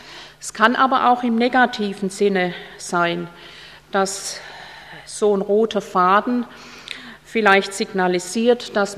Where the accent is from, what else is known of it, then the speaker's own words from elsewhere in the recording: Stuttgart, Baden-Württemberg, Germany; Ich komme ja aus Stuttgart